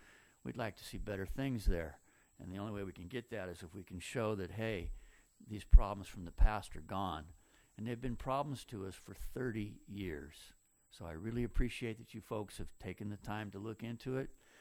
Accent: Santa Rosa, California, United States; I'm from Roseland, and I came to thank your staff and then also urge them.

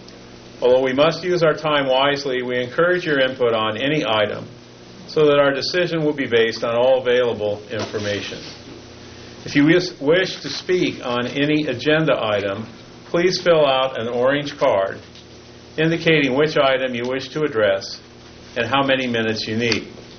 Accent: Chalfant, California, United States; I'm from Chalfont, California, and I am the chair.

